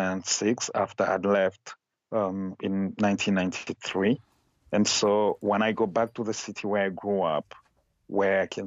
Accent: Kisangani, Tshopo, DR Congo; while growing up in Zaire in the 80s, I never dreamt of being an artist, simply because in Kisangani, which was the third largest city in the country

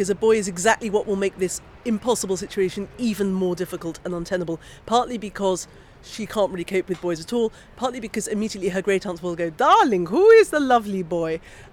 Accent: Oxford, South East England, United Kingdom; the weirdness of growing up in Oxford, the weirdness of growing up with Hungarian grandparents

